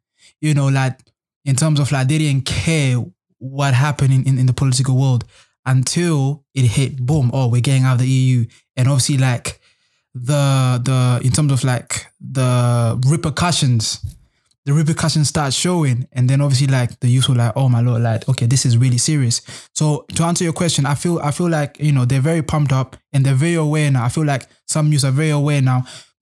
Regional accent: Namibia; English is a second language; I'm from I'm just saying my country. I'm from Namibia. That's in the part, in the south part of South, you know, in the of Africa.

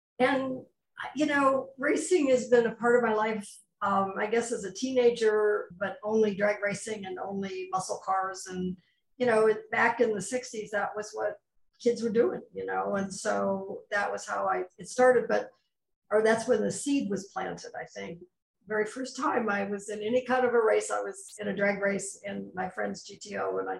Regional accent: Ohio, United States; And so the gentleman that I married shortly then said, well, he's relocating to Florida. I grew up in Ohio.

